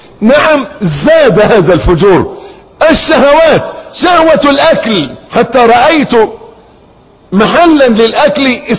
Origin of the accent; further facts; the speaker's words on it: Egypt; أن عندنا في مصر، أسأل أن يحفظ بلاد